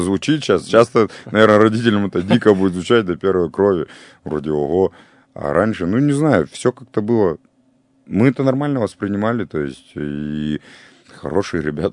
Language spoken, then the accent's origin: Russian; Vladivostok, Primorsky Krai, Russia; была у меня в детстве в Владивостоке